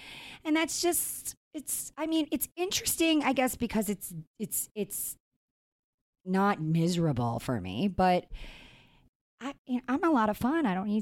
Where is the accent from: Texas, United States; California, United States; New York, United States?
New York, United States; Long Island; it would be like me coming on and then pretending like I'm not from Long Island.